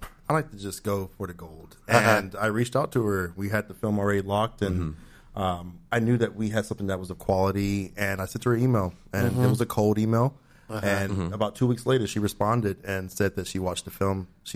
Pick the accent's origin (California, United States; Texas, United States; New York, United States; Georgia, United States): Georgia, United States; Atlanta; I grew up in Atlanta, Georgia.